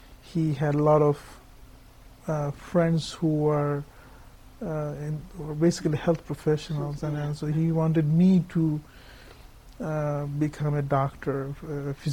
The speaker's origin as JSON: {"language": "English", "town": "Kolkata", "region": "West Bengal", "country": "India", "tie": "born or raised there", "said": "But as someone growing up in Calcutta who doesn't know outside world, is actually fun."}